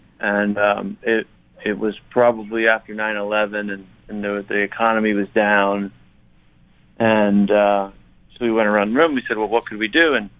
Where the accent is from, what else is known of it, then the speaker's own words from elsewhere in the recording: Ayer, Massachusetts, United States; Well, I grew up in Ayer, Massachusetts, which is a very small town outside of Boston